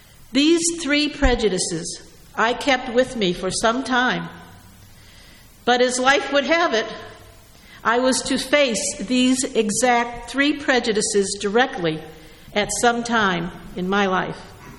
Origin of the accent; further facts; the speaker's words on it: New England, United States; After all, I came from New England, where we are enlightened